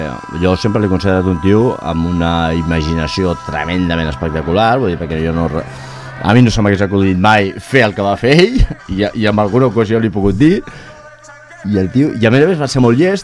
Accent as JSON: {"language": "Catalan", "town": "Sant Cugat del Vallès", "region": "Catalonia", "country": "Spain", "said": "Tio, tens una sort tremenda de fer aquesta plaça, no l'he feta mai, i sóc de Sant Cugat."}